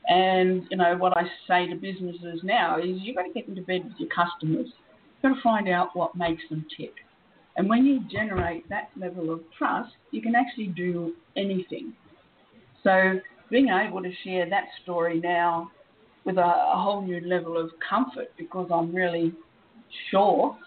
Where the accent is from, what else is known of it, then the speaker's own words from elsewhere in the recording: Australia; also born or lived in New Zealand; I am Australian, but I lived in New Zealand for 17 years.